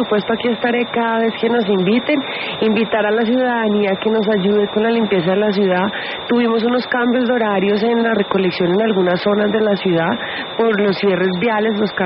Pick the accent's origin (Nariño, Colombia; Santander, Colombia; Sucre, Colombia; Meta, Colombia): Meta, Colombia; Villavicencio; Yo soy de Villavicencio